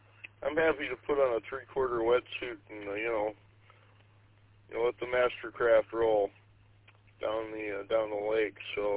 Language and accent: English; Gaylord, Michigan, United States; now in Indian River, United States; I rent a fairly cheap cabin up here in Indian River, quiet town. Suits me well. I grew up in Gaylord, just my former hometown, but too busy for me at this point.